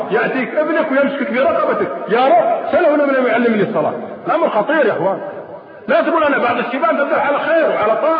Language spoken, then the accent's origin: Arabic; Eastern Province, Saudi Arabia; قلت أنا والله من أهل الشرقية ورايح للشرقية